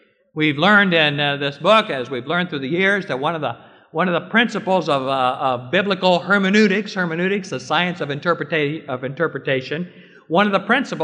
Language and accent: English; Iowa, United States; I grew up in Iowa, where the Drake Relays was a big annual event.